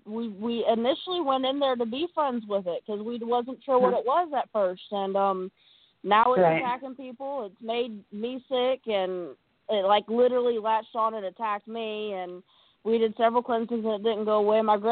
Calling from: North Carolina, United States; from North Carolina.

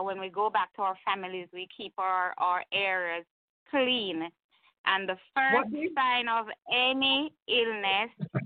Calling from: Kingston, Kingston Parish, Jamaica; I'm actually in Kingston, but I'm keeping a close check on St. Mary.

